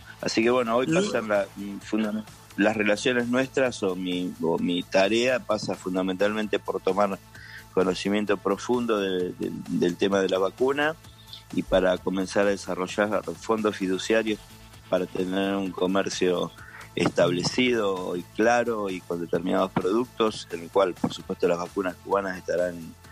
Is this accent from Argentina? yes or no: yes; Argentina; now in Cuba; para los que somos argentinos y vivimos acá.